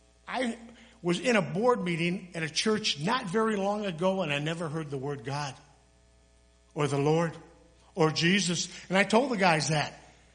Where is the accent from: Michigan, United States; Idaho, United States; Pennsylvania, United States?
Michigan, United States; Kalamazoo; I said, no, I was from Kalamazoo, Michigan.